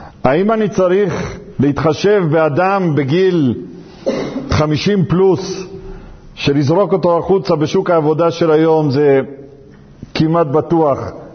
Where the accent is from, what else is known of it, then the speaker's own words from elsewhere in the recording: Mexico; now in Israel; והוא סיפר לי סיפור שהוצע לו פעם השקעה פה, אנחנו עלינו ממקסיקו, אני למדתי ממנו המון.